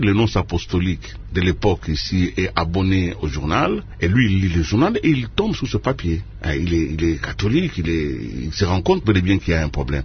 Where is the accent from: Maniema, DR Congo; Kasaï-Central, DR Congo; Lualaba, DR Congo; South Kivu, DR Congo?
Lualaba, DR Congo; Kolwezi; moved away as an adult; also born or lived in Lubumbashi; Donc je quitte Kolwezi, ma ville natale, je vais à Lubumbashi pour des études en économie.